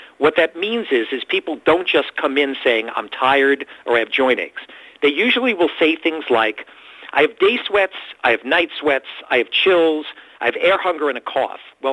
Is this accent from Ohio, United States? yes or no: no; Bayside, New York, United States; now in Hudson Valley, United States; Well, I'm initially from Bayside, Queens, which is about 2 hours south of where I am now, and I just moved to the Hudson Valley, New York